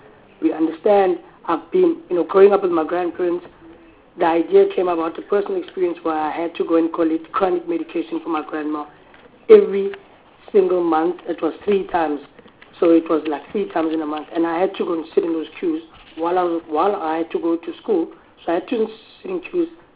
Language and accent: English; Khayelitsha, Western Cape, South Africa; I was born and bred in Khayelitsha. Grew up with my grandparents, my mom living in Joburg. I'm currently 22 years old. I'll be turning 23 in December.